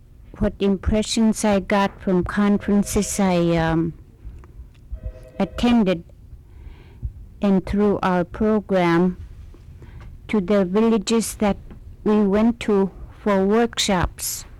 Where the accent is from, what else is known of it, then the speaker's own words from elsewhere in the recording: King Island, Alaska, United States; And where I came from King Island, I know the women, when their husbands got a seal and he brought it home